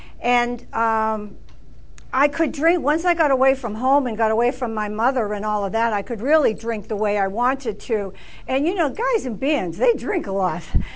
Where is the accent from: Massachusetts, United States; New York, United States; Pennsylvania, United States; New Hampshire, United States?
Massachusetts, United States; Boston; I'm from Boston, so it's cold. It's cold in Boston in the winter. So I'm from the city